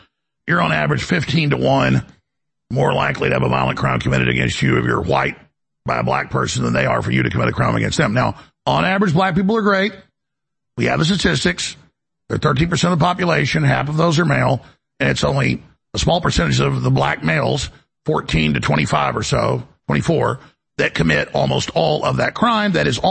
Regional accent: Dallas, Texas, United States; When I grew up in Dallas, I've been targeted because I was white a lot.

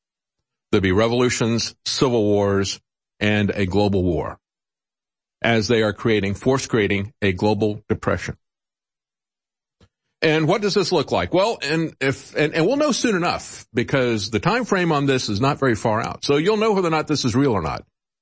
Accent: Canada; as a Canadian and more importantly as a parent who wants a better future

